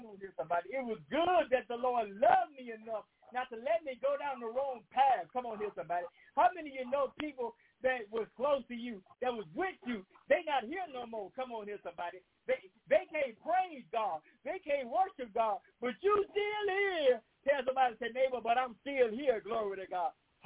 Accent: Louisiana, United States; This Louisiana, my hometown, I was born and raised in Louisiana.

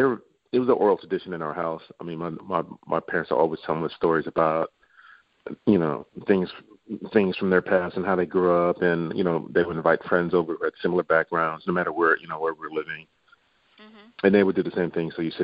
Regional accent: Baton Rouge, Louisiana, United States; I'm from Baton Rouge. I was born in Baton

